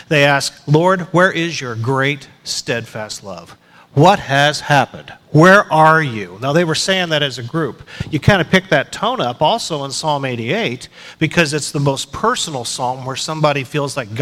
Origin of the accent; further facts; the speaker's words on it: Texas, United States; Although Texans on some days might think we're better acclimated to the weather than y'all